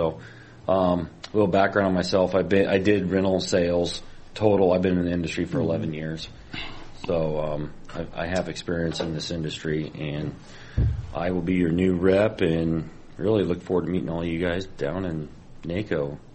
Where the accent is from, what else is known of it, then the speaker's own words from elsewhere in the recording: Holdrege, Nebraska, United States; We grew up together in Holdridge.